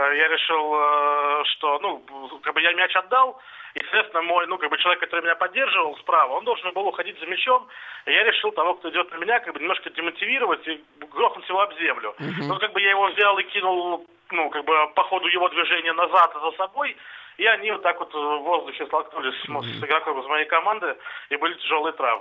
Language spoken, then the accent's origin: Russian; Saint Petersburg, Russia; я из Санкт-Петербурга.